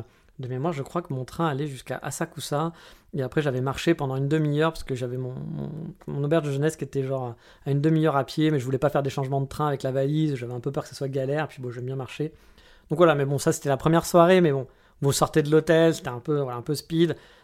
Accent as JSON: {"language": "French", "country": "France", "lives_now": "Japan", "said": "on est français"}